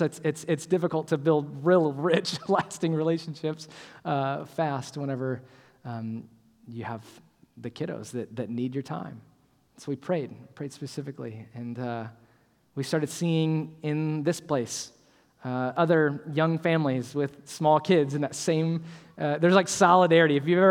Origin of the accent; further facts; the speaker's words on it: Ohio, United States; I'm from Ohio originally.